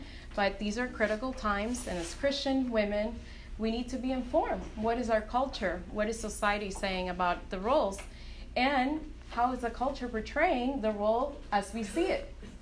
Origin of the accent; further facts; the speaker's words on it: Cuba; English is a second language; moved away; I was raised in Cuba. Cuba is still a communist country, and church was illegal for a decade or so while I was in Cuba.